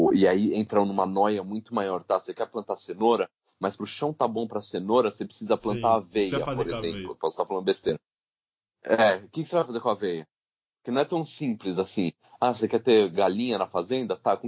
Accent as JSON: {"language": "Portuguese", "country": "Brazil", "said": "um monte de cara olhava pra mim, pra saber que era do Brasil, tipo, dava uma olhada de canto."}